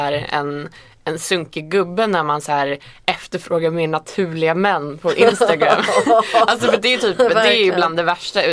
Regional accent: Iceland; Swedish is a second language; now in Sweden; en väldigt speciell skandal som ägde rum på Island, mitt hemland

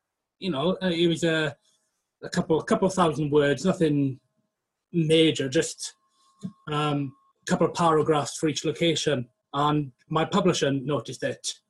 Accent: Wales, United Kingdom; now in York, United Kingdom; I'm a little bit biased on the one hand that I am from West Wales, so I obviously think it's the greatest place in the world.

